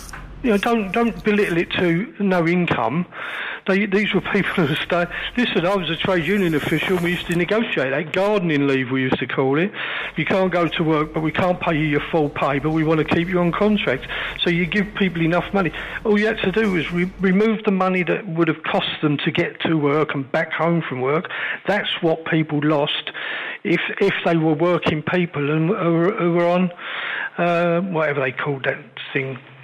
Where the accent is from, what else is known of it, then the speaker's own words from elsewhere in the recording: London, United Kingdom; I come from the East End of London.